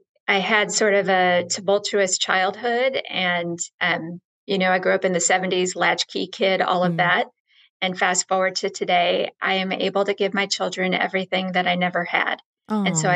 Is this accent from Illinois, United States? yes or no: yes; Chicago, Illinois, United States; moved away as an adult; also born or lived in Phoenix / Cabo San Lucas, Mexico / Los Angeles; I'm originally from Chicago.